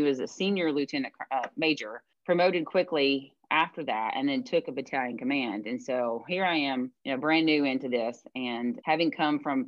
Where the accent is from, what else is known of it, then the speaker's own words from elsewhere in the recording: Tennessee, United States; still where I worked in Nashville. And then we didn't leave that area until 2011. So I never left my hometown until we went to the War College in Rhode Island.